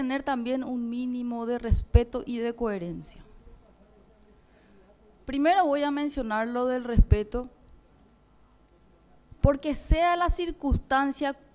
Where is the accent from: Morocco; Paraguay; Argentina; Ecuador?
Paraguay; Al final toditos somos paraguayos.